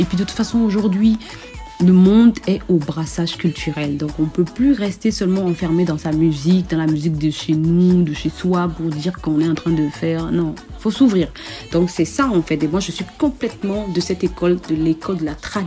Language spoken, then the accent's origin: French; Benin; ma mère est bénino-burkinabé, mon père est nigérian et ghanéen, et j'ai grandi au Bénin, donc j'ai 3 ou 4 passeports, et je suis française aussi, élevée par ma grand-mère ghanéenne